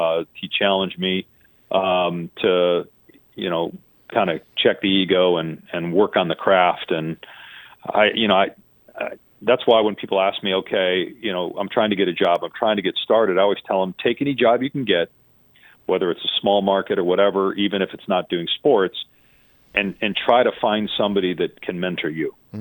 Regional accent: Madison, Wisconsin, United States; And I became a Syracuse fan watching growing up in Madison, Wisconsin

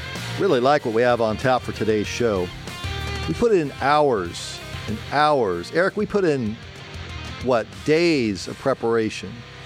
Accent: San Diego, California, United States; When I was in San Diego, growing up in San Diego, big military, big Navy presence.

